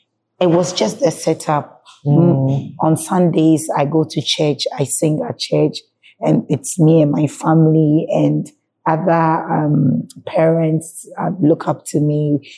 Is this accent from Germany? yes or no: yes; Germany; first language German; English is a second language; In Germany, I spoke nothing but German and Tree at home.